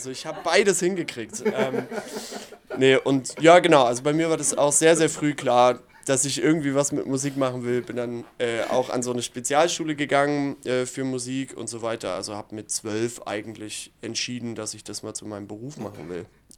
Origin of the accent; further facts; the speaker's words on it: East Germany, Germany; Ich komme aus dem Osten.